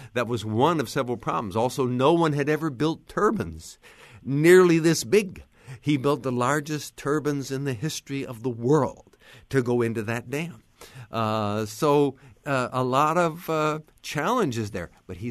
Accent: Macomb, Illinois, United States; who incidentally was raised in my hometown of Macomb

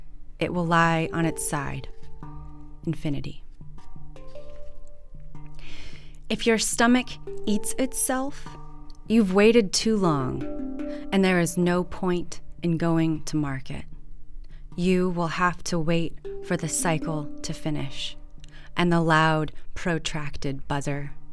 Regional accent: Landers, California, United States; Starshine Road is actually the name of the road that I grew up on in Landers. And it holds a lot of weight for me. Landers is a really, it's a fairly depressing place. And it's very isolated.

